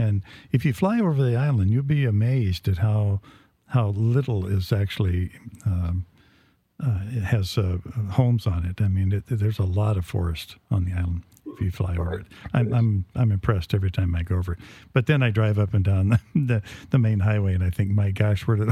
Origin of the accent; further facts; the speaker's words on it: Texas, United States; Because I am from West Texas, you know, come on.